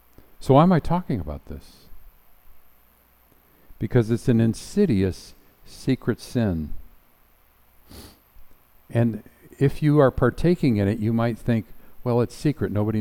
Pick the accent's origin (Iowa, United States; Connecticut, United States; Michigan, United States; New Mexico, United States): Michigan, United States; Garden City; See, where I grew up in Garden City, Michigan, there was one theater on Telegraph Road where those kind of movies could be seen.